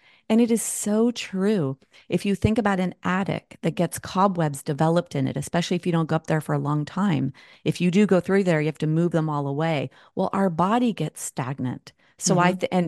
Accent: United States; my parents are Scottish. I was born and raised in America, but I'm actually 100% Scottish.

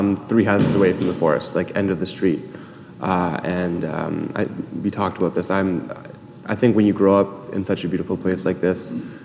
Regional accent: North Vancouver, British Columbia, Canada; So I think growing up in North Van has really instilled that sense of neighborliness and stuff in me.

